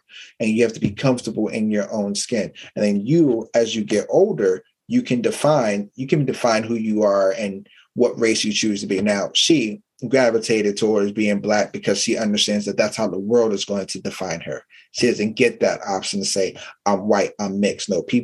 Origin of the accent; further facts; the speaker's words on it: Philadelphia, Pennsylvania, United States; So with me, I think I came from Philadelphia where it's, you know, it's 50% black and then 50% everything else, white, Latino, Asian, Jamaican.